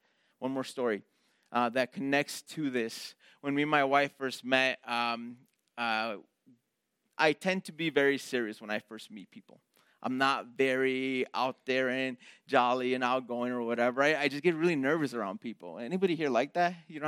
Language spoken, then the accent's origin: English; Chicago, Illinois, United States; if you guys don't know me and my wife, we're from Chicago, and so we come from a different culture, different place.